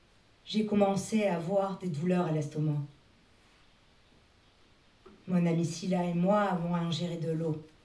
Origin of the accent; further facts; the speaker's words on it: Côte d’Ivoire; j'ai 19 ans et je viens de Côte d'Ivoire.